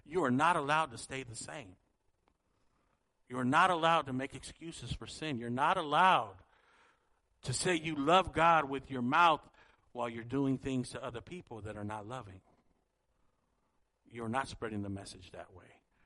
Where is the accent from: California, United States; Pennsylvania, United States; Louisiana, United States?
California, United States; San Jose; if you go back to my hometown of San Jose and we're able to find somebody that knew me when I was 21